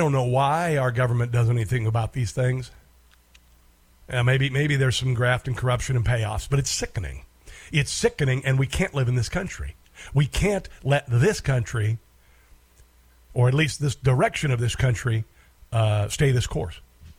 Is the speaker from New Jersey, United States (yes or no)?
no; Iowa, United States; Almost sounded like I was from New York there. I'm from Iowa.